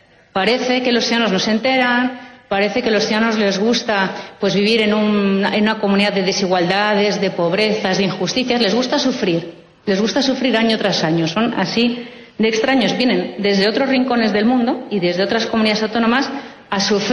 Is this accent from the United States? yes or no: no; Madrid, Community of Madrid, Spain